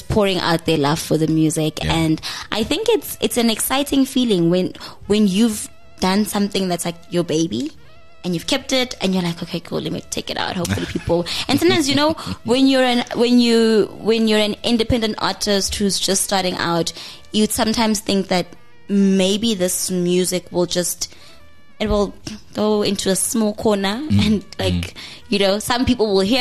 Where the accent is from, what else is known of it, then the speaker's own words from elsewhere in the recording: Johannesburg, Gauteng, South Africa; I did high school here. I lived here. I'm from Johannesburg